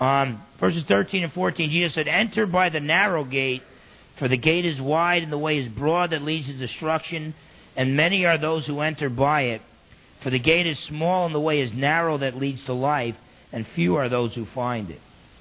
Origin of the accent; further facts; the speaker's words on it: New Jersey, United States; I grew up in New Jersey. Men don't cry.